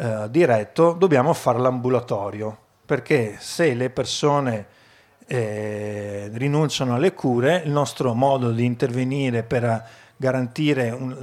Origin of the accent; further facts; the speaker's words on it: Vicenza, Veneto, Italy; parlo solo della provincia da cui vengo, di Vicenza